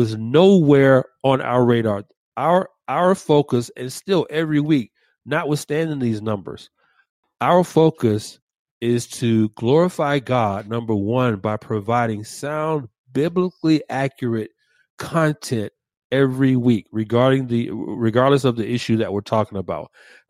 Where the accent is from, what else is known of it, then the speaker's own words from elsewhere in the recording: Atlanta, Georgia, United States; My hometown, ATL.